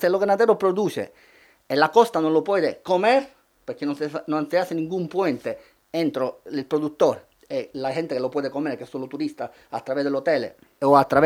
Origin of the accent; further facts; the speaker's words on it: Canary Islands, Spain; yo me siento majorero, soy residente aquí de toda la vida, pago mi impuesto.